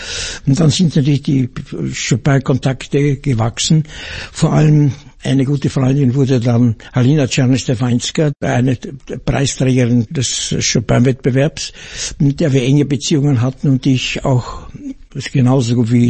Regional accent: Austria; Und wir hörten, wir sind Österreicher, da war ein bisschen Begeisterung aufgenommen.

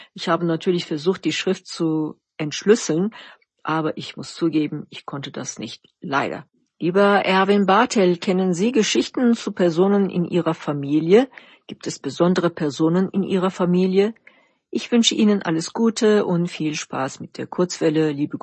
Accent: Gaziantep, Turkey; In meiner Heimatstadt Gaziantep ist Pistazie verbreitet und auch Olivenbaum.

